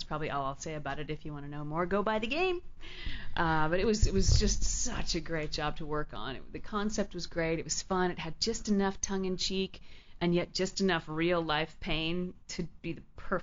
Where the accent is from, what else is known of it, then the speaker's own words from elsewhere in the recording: United States; Yeah, well, no, I speak actually Parisian French. I grew up mostly in the States